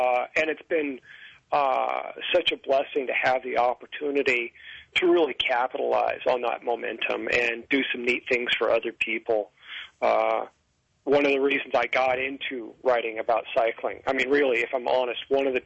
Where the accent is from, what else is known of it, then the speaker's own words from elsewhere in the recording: Memphis, Tennessee, United States; I grew up in Memphis, Tennessee. Was there more than 20 years